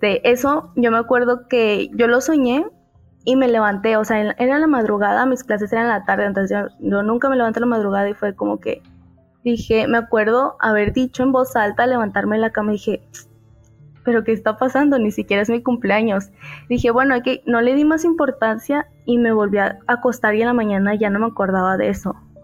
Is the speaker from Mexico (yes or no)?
yes; Mexico; yo soy de México. Me encontraba en ese tiempo estudiando la preparatoria en cuarto semestre.